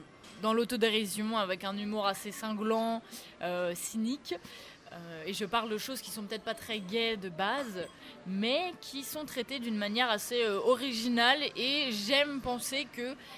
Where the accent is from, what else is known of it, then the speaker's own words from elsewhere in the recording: Paris, Île-de-France, France; De Paris.